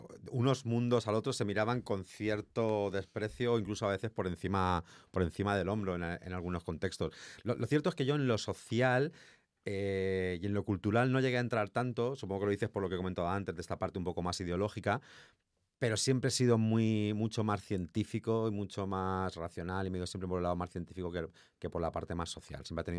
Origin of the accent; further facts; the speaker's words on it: Elda, Valencian Community, Spain; also born or lived in Alicante; Nací en Alicante y viví en Elda, que es un pueblo de cerca de Alicante, de la provincia de Alicante, y allí nací, crecí y hasta los casi 30 años estuve viviendo allí.